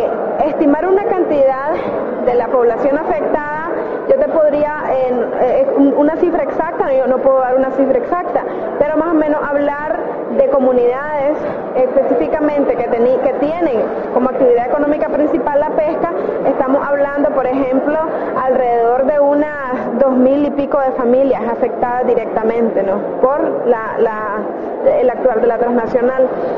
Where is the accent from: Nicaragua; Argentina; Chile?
Nicaragua; yo vengo de Centroamérica, de Nicaragua.